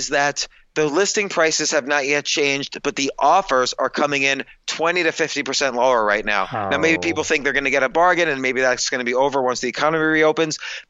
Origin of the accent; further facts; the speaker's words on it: New York City, New York, United States; I'm a New Yorker. I'm in the middle of New York City right now.